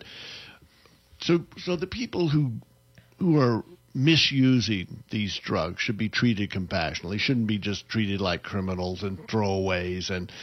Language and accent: English; Oklahoma, United States; My home state of Oklahoma, I think, has a very high rate of deaths from these things.